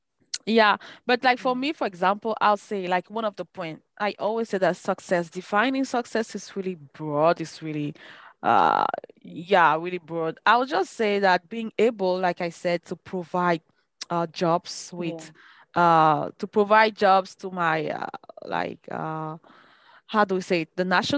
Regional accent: Cameroon; We're talking about Cameroon because we come from Cameroon, most of us here.

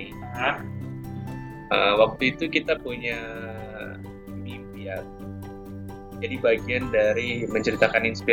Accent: Jakarta, Indonesia; kita nih anak Jakarta Selatan yang sering naik MRT kan.

